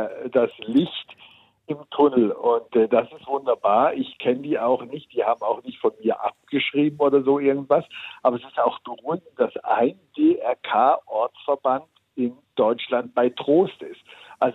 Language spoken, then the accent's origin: German; Switzerland; Ich bin in der Schweiz aufgewachsen.